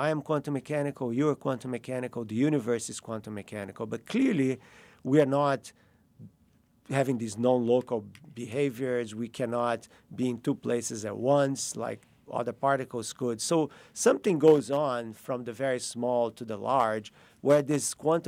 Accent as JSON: {"language": "English", "region": "Rio de Janeiro", "country": "Brazil", "tie": "born or raised there", "said": "I grew up in Rio, and in Brazil we have this syncretic combination"}